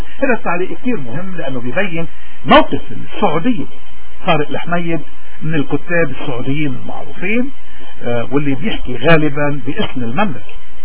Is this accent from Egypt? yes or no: no; Lebanon; احنا كلبنانيين شو مصير حزب الله؟ حزب الله جيش إيران بلبنان